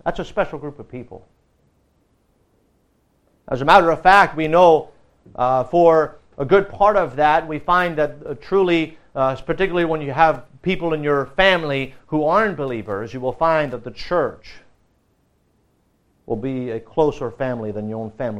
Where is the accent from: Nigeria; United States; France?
France; I grew up in France